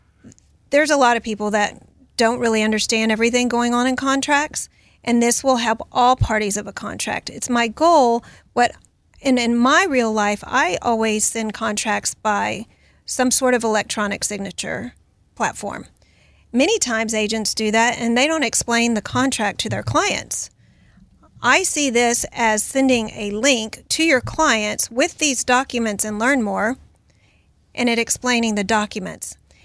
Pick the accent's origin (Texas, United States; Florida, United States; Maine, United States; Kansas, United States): Texas, United States; And since I'm from Texas and since I'm in real estate, I started with real estate contracts.